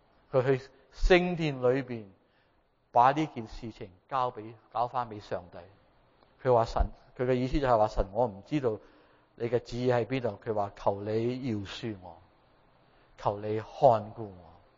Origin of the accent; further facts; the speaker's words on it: China; 我哋冇一个人，我哋中国人，我哋冇一个人会话咩坐喺地下嘅